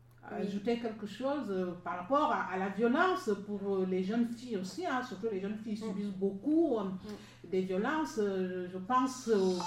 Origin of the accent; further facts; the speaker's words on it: Gabon; moi je suis originaire du Gabon, il y a tellement beaucoup de langues